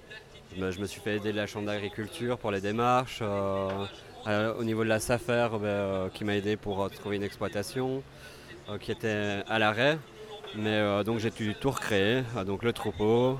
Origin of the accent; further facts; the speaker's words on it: Wallonia, Belgium; now in France; Je viens de Belgique. En dessous, je me situe à côté de Waterloo, en dessous de Bruxelles.